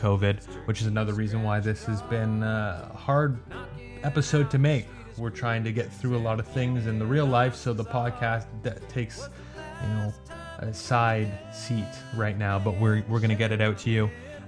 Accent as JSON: {"language": "English", "country": "Canada", "said": "I'm Canadian, but I don't speak French that well"}